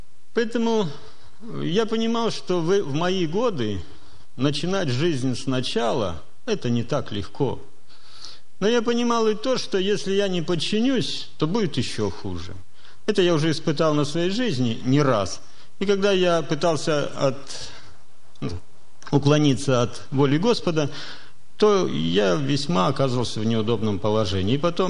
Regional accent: Almaty, Kazakhstan; я не представился, откуда я приехал. Я приехал из Алматы.

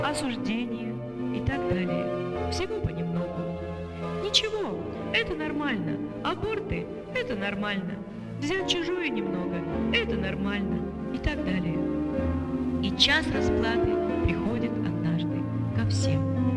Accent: Russia; Всю свою жизнь я прожила в России. Мой родной язык русский. Россия – это моя родина. Россия – это мой дом.

